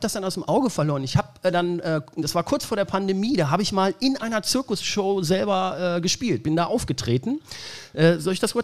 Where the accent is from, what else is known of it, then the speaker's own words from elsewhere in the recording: Lower Saxony, Germany; Ich bin ja ursprünglich aus Niedersachsen.